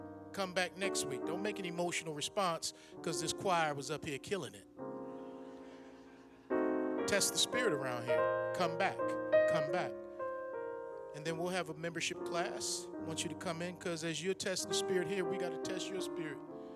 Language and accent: English; Maryland, United States; she grew up in my hometown in Maryland